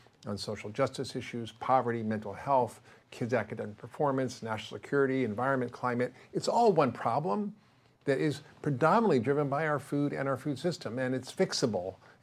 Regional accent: Spain; I grew up in Spain. My parents lived there for 11 years after the war.

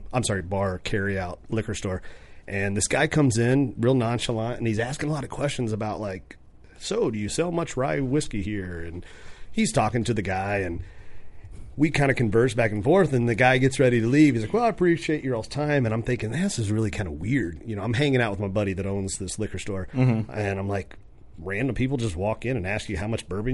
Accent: Kentucky, United States; And I said, I'm from Kentucky, and that's the difference.

